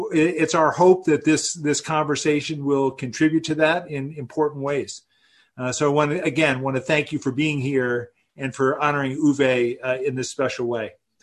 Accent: Princeton, New Jersey, United States; I grew up in Princeton, and I've long been familiar

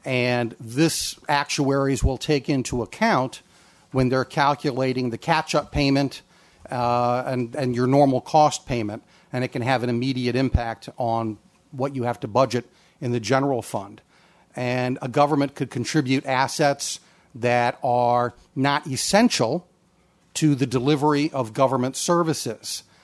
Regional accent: Connecticut, United States; because we're both from Connecticut

